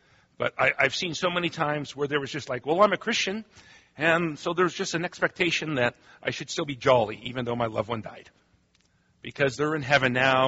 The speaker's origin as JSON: {"language": "English", "country": "United States", "tie": "born or raised there", "said": "Our culture, when it comes to pain, I've noticed growing up in America, it is one where we tend to insulate from reality."}